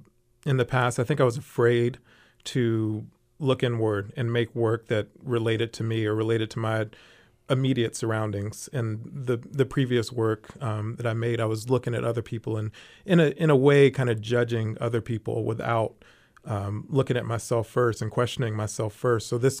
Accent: Charlotte, North Carolina, United States; now in Portland, United States; I grew up in Charlotte, North Carolina.

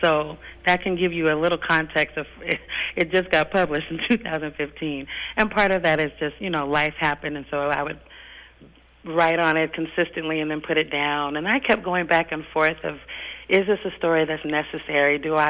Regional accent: Portland, Oregon, United States; but the One Woman Show will be my own personal stories about growing up in Portland.

